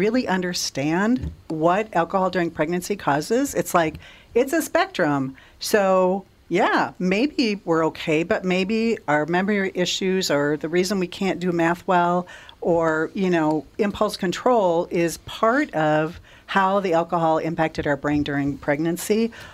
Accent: Litchfield, Minnesota, United States; I grew up in Litchfield, Minnesota.

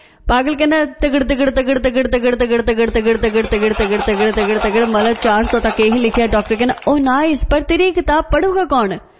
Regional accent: Ludhiana, Punjab, India; ਬਾਈ ਜੀ ਮੈਂ ਵੀ ਲੁਧਿਆਣੇ ਤੋਂ ਹੀ ਹਾਂ।

